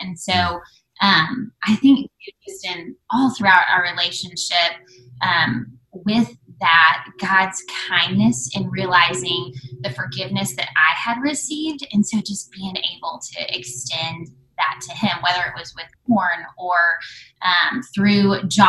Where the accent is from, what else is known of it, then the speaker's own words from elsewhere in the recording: Waco, Texas, United States; So we grew up in Waco, went to Baylor